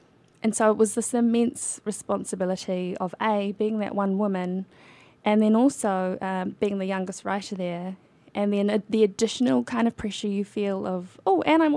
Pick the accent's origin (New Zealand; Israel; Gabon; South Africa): New Zealand; now in United States; because I'm from New Zealand anyway, just really loved the outdoors.